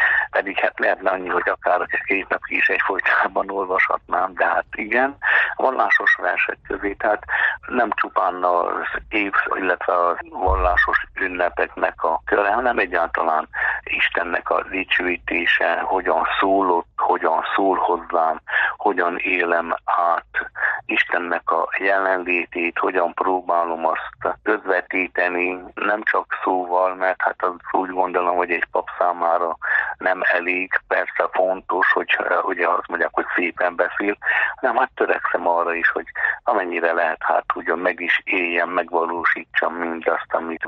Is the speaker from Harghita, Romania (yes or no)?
yes; Borzont, Harghita, Romania; szüleim, kötődésem, a szülőfalumhoz, Borzonthoz, utána hát mivel Maros-Szentgyörgyön vagyok már 35 éve plébános